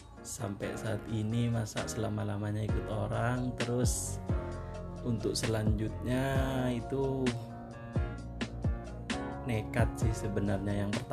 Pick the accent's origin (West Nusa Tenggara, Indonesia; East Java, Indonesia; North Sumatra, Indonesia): East Java, Indonesia; Sumenep; asal Kabupaten Sumenep. Lahir di Kabupaten Sumenep, Kecamatan Ambonten, Desa Bluares.